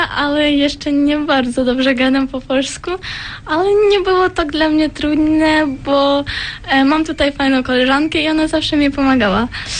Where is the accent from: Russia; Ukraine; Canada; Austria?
Ukraine; Polish is a second language; now in Poland; jestem studentką z Ukrainy.